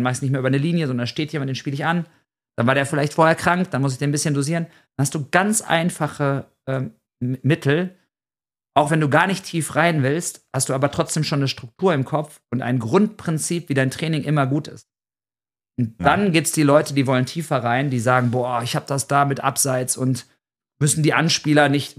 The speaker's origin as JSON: {"language": "German", "region": "North Rhine-Westphalia", "country": "Germany", "said": "ich komme aus dem Ruhrgebiet"}